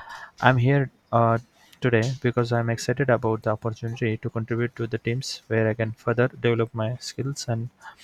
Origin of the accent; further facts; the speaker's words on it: Maharashtra, India; I'm from Maharashtra.